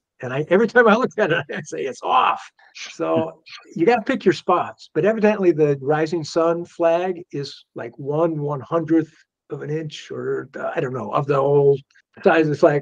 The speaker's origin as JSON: {"language": "English", "town": "Chicago", "region": "Illinois", "country": "United States", "tie": "born or raised there", "said": "I grew up in Chicago."}